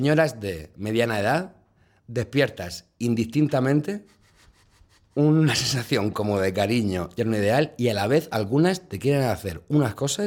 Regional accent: Castilla-La Mancha, Spain; now in Madrid, Spain; Yo me crié en la Sierra del Segura, como Tarzán, entre jabatos

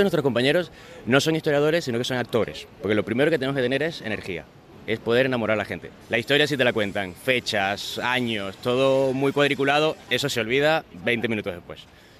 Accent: Venezuela; now in Spain; Cuando llego aquí a España, yo vengo de Venezuela

